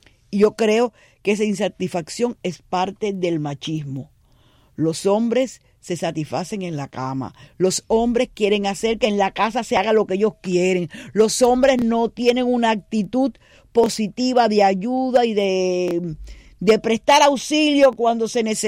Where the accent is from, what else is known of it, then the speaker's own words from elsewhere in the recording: Cuba; cómo somos los cubanos